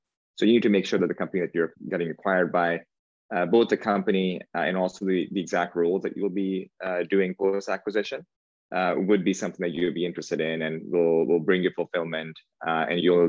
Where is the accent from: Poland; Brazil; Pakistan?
Pakistan; moved away as an adult; now in United States; So I grew up in Pakistan. I spent most of my life there. I immigrated to the United States for college.